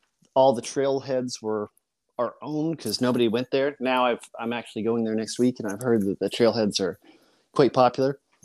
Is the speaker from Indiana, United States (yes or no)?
no; Colorado, United States; Yeah, I grew up in Colorado in an idyllic location